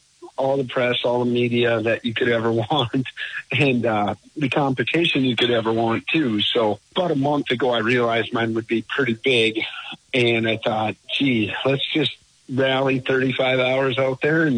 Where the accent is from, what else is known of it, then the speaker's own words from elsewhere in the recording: Anoka, Minnesota, United States; I am from Anoka, Minnesota.